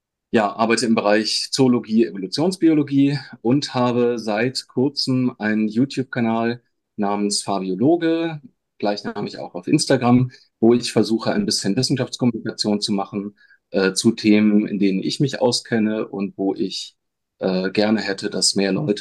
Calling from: Stellenbosch, Western Cape, South Africa; ich habe mich tatsächlich aus Stellenbosch zugeschaltet, weil ich da gerade so eine Art Sabbatical mache.

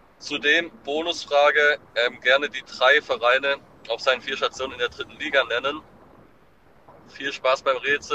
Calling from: Baden-Württemberg, Germany; ich komme aus der Nähe von Stuttgart, wohnhaft in Düsseldorf

